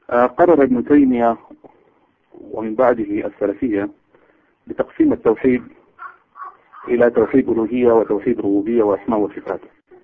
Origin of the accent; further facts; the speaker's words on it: Egypt; now in London, United Kingdom; لا أنا من مصر، من مصر لكن مقيم في لندن.